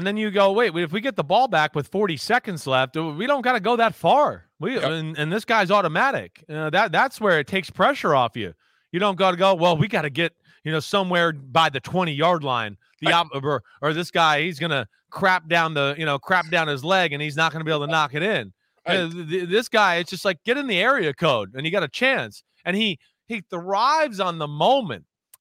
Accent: New Jersey, United States; accent: Jersey; I'm a dumb blonde from New Jersey and I got the Jersey accent.

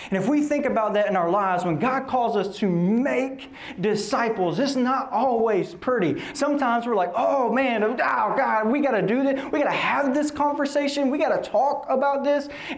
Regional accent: the South, United States; Like I'm from the South. Like give me some meatloaf, some fried okra, some green beans and mashed.

